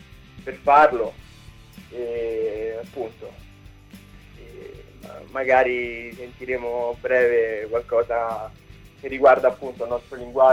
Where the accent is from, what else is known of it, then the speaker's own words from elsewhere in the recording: Rome, Lazio, Italy; Sì, come sapete, siamo di Roma.